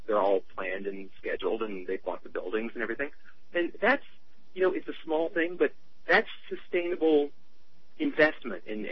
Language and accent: English; Appalachia, United States; now in New York, United States; I mean, I'm an Appalachian.